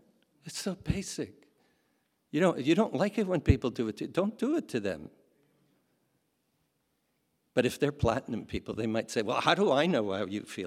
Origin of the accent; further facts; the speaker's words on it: Montreal, Quebec, Canada; I'm from Montreal.